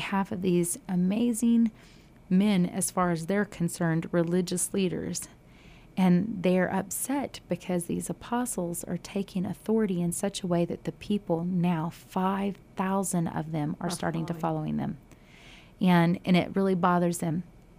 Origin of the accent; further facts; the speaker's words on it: United States; I'm an American. And so anywhere you go in the world, a lot of times they will say, oh, an American.